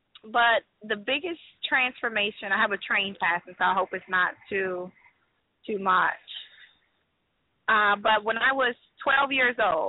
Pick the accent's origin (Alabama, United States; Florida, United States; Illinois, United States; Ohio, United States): Florida, United States; Pahokee; So I myself, yes, I grew up in South Florida, Pahokee, Florida. very urbanized, I guess, environment.